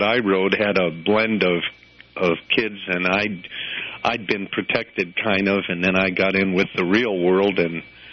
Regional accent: Detroit, Michigan, United States; born there; because I was born in Detroit, Michigan.

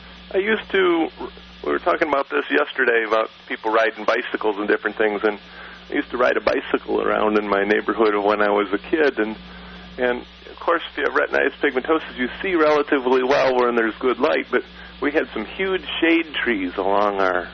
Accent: Saginaw, Michigan, United States; born there; now in Lansing, United States; Oh, I presently live in Lansing, Michigan. I was born in Saginaw, Michigan.

